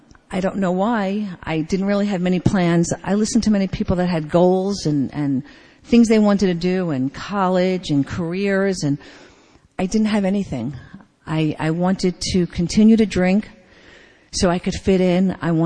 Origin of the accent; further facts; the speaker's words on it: Bayside, New York, United States; I was born in the Bronx, and I grew up in Bayside.